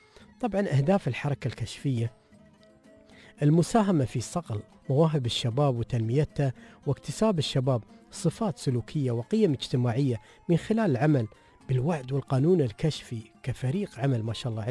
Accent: United Arab Emirates; عندنا في الإمارات

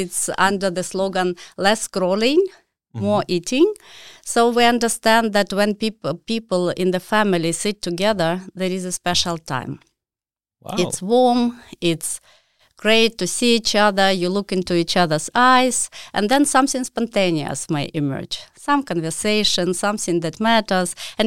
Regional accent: Ukraine; English is a second language; So the company, and I'm coming from Ukraine, was just developing business and new businesses emerged.

